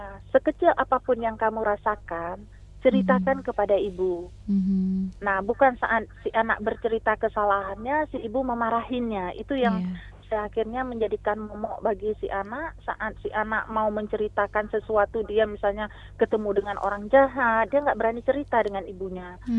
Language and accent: Indonesian; Aceh, Indonesia; ternyata orang Indonesia, terutama kita orang Aceh, rasa kepeduliannya masih besar.